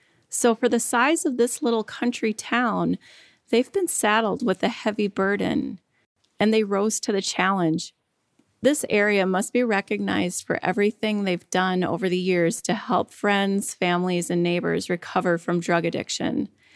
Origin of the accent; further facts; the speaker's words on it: Minnesota, United States; also born or lived in Iowa; I'm from Couchiching County, Minnesota, and Winnesheik County, Iowa. Growing up, my dad was a Lutheran pastor for rural churches. My earliest years were spent on the Canadian border in Minnesota's North Woods.